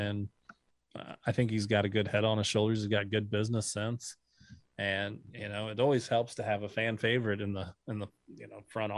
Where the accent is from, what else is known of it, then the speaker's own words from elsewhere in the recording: St. Louis, Missouri, United States; maybe this is because of growing up in St. Louis, and you see what it's like with the St. Louis Cardinals